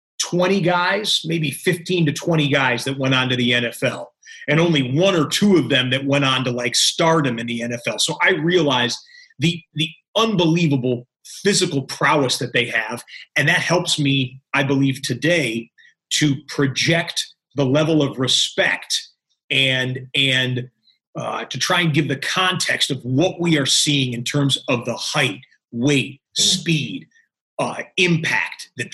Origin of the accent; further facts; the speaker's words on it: Michigan, United States; I grew up in Michigan, but I went to school in New York